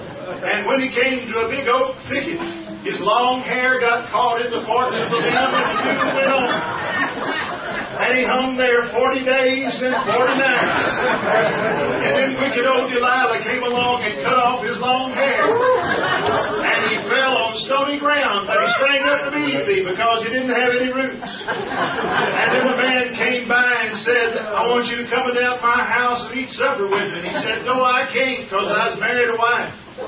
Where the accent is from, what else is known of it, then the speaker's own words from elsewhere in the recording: Texas, United States; back where I grew up in the hills of East Texas, I came from Smith County.